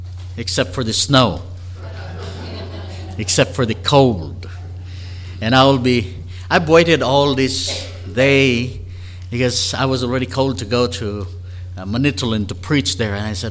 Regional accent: Philippines; And I'm a Filipino from the Philippines.

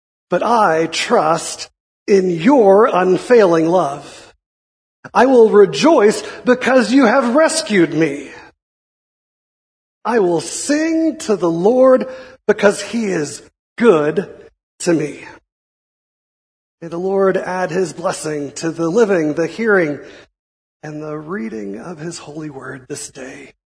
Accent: Texas, United States; also born or lived in Florida; Now, I was born in Florida and moved to Texas, you know, 10 or 11 years of age.

